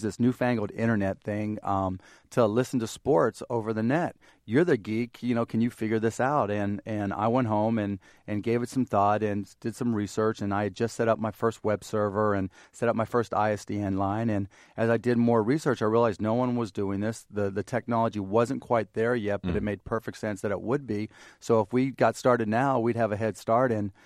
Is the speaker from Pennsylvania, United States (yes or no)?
yes; Pittsburgh, Pennsylvania, United States; I grew up in Pittsburgh, Pennsylvania.